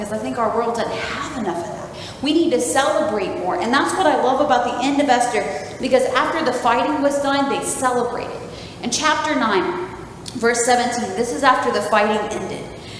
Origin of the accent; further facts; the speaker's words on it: Niceville, Florida, United States; I'm a local, so I call Fort Walton like this whole geographical location. I'm from Niceville.